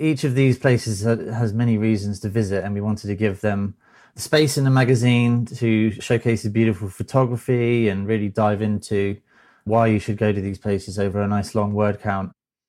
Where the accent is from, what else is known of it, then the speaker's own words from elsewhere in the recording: United Kingdom; now in United States; based in Southern California. And as you can tell, I'm a Brit